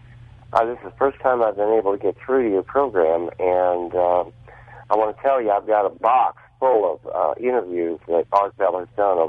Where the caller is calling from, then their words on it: Phoenix, Arizona, United States; I'm calling from Phoenix, Arizona.